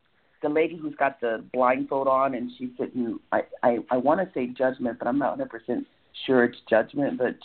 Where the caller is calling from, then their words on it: Topanga, California, United States; I'm in Topanga, California.